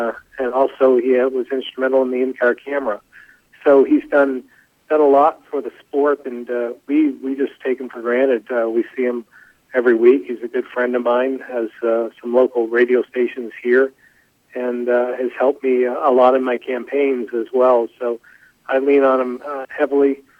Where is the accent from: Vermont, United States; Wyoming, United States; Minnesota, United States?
Vermont, United States; Barre; Well, I grew up in Barrie, Vermont, and Barrie has a speedway called Thunder Road, and been there for over 50 years.